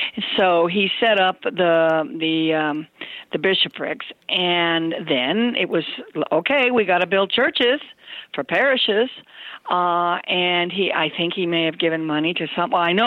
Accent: Spain; English is a second language; when I grew up in Spain, our textbooks talked

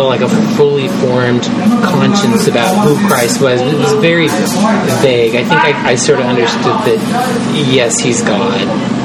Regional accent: California, United States; Yeah, I was born not far from here, just in the North Bay, just a few miles, and was born

